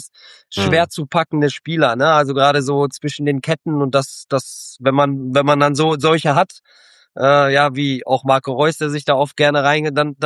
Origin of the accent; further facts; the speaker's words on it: Dortmund, North Rhine-Westphalia, Germany; Also das sag ich auch als Dortmunder